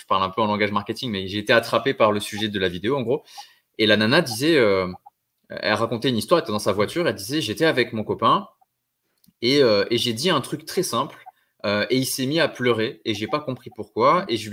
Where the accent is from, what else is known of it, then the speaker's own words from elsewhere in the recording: Monaco; Du coup j'ai grandi à Monaco. Donc j'ai grandi dans un univers où la norme c'est d'être ultra riche et ultra superficiel